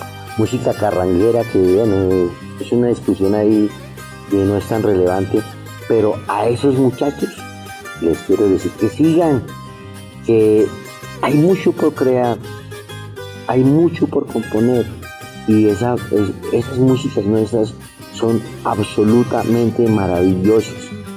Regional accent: Boyacá, Colombia; ese sello de que nosotros somos colombianos y somos boyacenses

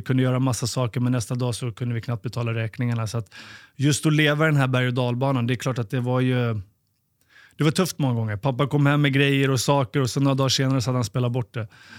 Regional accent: Stockholm, Stockholm County, Sweden; vi växte upp i Farsta, en förort till Stockholm. Då. Jag och brorsan.

